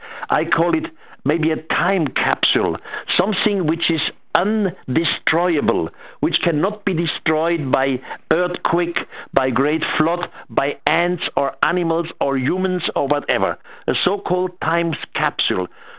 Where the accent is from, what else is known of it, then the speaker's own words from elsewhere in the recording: Switzerland; first language German; English is a second language; You see, I'm Swiss. I grew up in Switzerland. My mother language is first German, and the next language was French. So English, I just learned by coincidence.